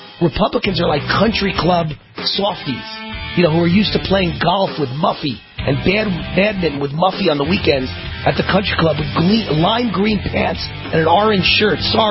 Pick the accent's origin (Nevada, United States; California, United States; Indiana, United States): Nevada, United States; Las Vegas; Let's take Dave in Las Vegas on line four from right here around the corner, my hometown.